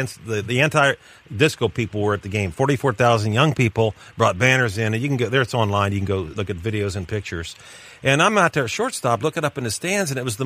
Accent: Florida, United States; We're both from Florida.

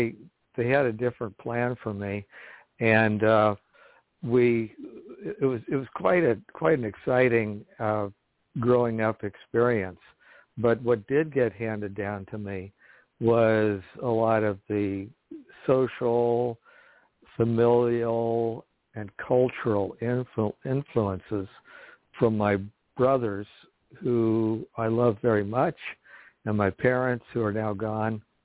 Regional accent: Phoenix, Arizona, United States; So I was also born and raised in Phoenix, Arizona.

